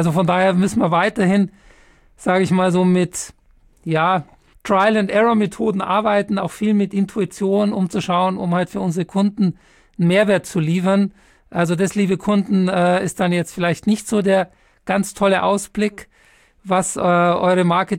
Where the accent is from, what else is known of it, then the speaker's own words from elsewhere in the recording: Munich, Bavaria, Germany; viele, viele liebe Grüße nach München in meine Heimatstadt.